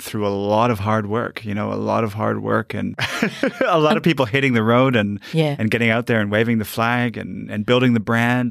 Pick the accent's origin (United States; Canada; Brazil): Canada; Toronto, Ontario; So we're Canadian. Both of us born and bred in Toronto, Canada.